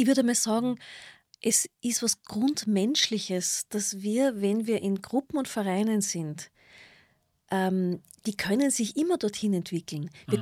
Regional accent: Kirchschlag, Austria; Das ist quasi mein Heimatort Kirchschlag.

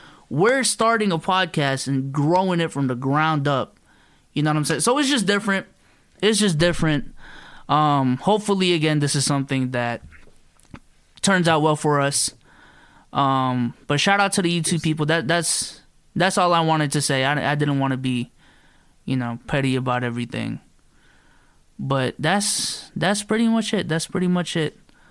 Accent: Philippines; I am from a neighborhood in the Philippines that literally floods up to the gates, dude.

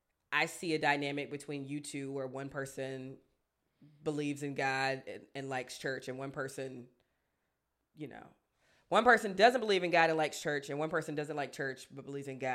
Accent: South Africa; I'm South African, and in my family, we practice traditional ceremonies, and we recognize our ancestors, people who lived before us, like our great-grandparents and other family members, while still believing in God.

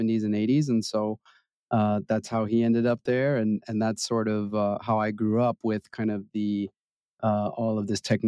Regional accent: Massachusetts, United States; my family is all native New Yorkers, but I grew up outside of Boston

